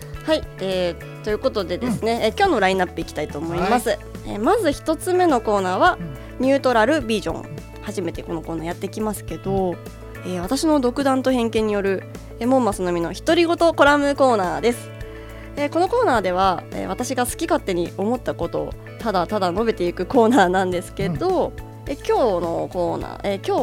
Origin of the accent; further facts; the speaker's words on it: Hokkaido, Japan; 私の地元の北海道は七夕、うん、なんと7月ではなくて8月7日なんですよ